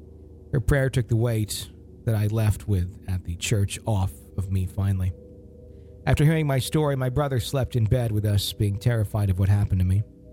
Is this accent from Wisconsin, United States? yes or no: yes; Fond du Lac, Wisconsin, United States; Yeah, that it's a place called Trinity, and it's in my hometown, Fond du Lac, Wisconsin, and it's now a restaurant.